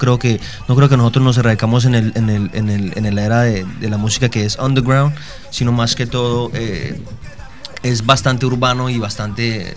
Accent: Colombia; Yo soy de Colombia.

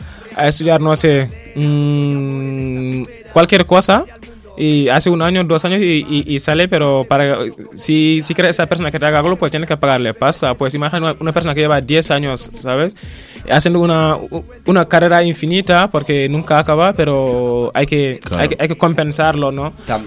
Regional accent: Senegal; bueno, que soy yo, bueno, de Senegal.

